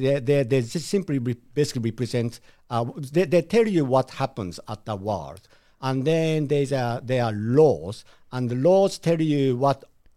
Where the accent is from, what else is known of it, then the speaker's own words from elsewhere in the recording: Japan; English is a second language; also born or lived in Australia; Well, I was born in Japan, so I'm a Japanese. And as a typical Japanese, I'm a Buddhist. I was raised as a Buddhist.